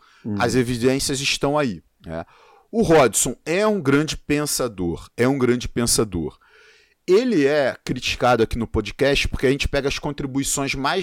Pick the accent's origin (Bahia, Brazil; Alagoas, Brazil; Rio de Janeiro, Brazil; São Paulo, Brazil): Rio de Janeiro, Brazil; Eu sou carioca, vocês não podem reclamar que eu falo palavrão, não.